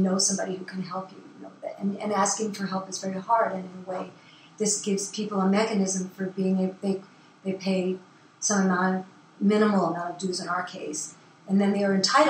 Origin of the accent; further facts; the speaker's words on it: New York, United States; also born or lived in Portland / San Francisco / Oakland; now in Brisbane, United States; Well, I grew up in New York, near New York City, and then I lived in Portland, Oregon for a little while, and in 1973, I moved to the Bay Area.